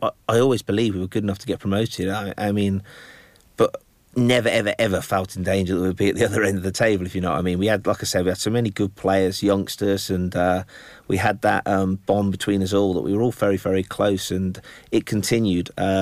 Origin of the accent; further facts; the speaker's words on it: Bicester, South East England, United Kingdom; also born or lived in Lincoln; uprooting from my hometown of Bicester, bought a house in Lincoln.